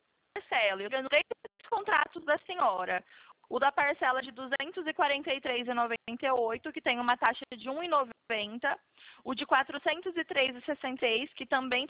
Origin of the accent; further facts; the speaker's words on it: São Paulo, Brazil; eu sou do estado de São Paulo.